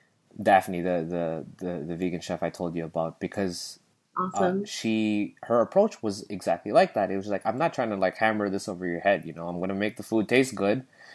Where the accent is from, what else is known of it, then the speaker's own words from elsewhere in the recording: Philippines; And since I'm Filipino, it's going to be a Filipino recipe. It was more like, dude, it's the flavor that I miss.